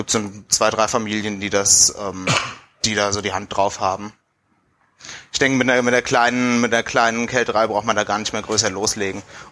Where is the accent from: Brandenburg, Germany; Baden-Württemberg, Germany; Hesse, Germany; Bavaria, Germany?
Hesse, Germany; Frankfurt; born there; Ich bin gebürtiger Frankfurter, aber ein Teil meiner Familie kommt aus Rüdesheim